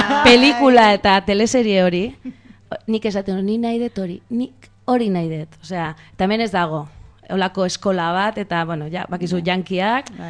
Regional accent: Andoain, Basque Country, Spain; baina andoanen, nire herrian, osea, muitu gabe, eta hor bertan.

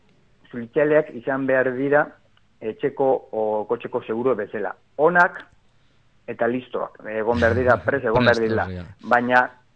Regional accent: Eibar, Basque Country, Spain; ni Eibarkoa naiz, baina Eibarren lan egiten dut.

